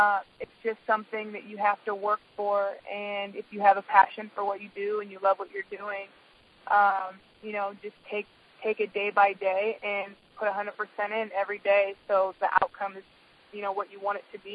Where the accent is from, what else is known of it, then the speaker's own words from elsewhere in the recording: California, United States; now in Chicago, United States; Aside from, you know, obviously I'm from California, so they don't have that California sunshine all the time.